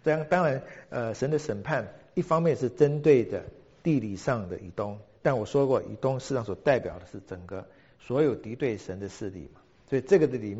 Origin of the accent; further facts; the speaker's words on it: China; 后来发现我们中国人不是有母夜叉吗？